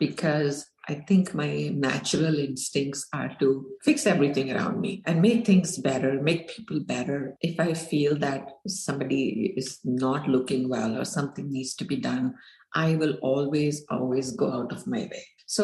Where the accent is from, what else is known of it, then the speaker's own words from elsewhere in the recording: India; So, you know, I grew up in India in late 80s